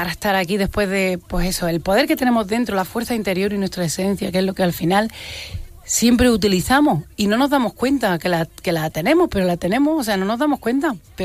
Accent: Granada, Andalusia, Spain; also born or lived in Armilla; me he criado en Peñuela, me he criado en Armilla también, pero me he criado, nací en maternidad en Granada, en el centro de maternidad, de donde nacen la mayoría de los granadinos, o sea que soy granadina

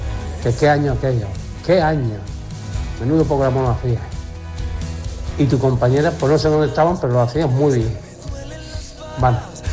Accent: Cabeza de Torres, Region of Murcia, Spain; Somos del Cabeza de Torres, como digo

